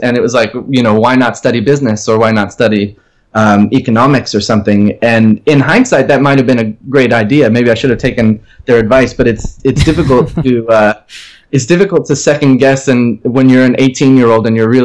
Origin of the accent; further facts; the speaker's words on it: Cleveland, Ohio, United States; also born or lived in Dayton; I was born in Ohio. So I grew up my early years in Dayton, Ohio. And then my family moved to Cleveland, to a suburb of Cleveland. Mm-hmm. And I was raised in a suburb of Cleveland until I was 18.